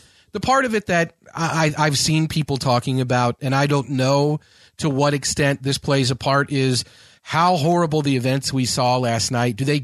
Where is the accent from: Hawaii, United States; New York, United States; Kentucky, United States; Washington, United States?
Kentucky, United States; Melbourne; I think that Kelly and I have this Melbourne mind meld going on because that is my hometown in Kentucky.